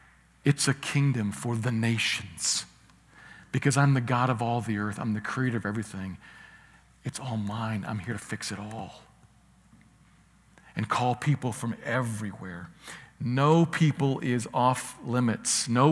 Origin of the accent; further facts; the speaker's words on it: United States; I'm an American. Most of us are probably Americans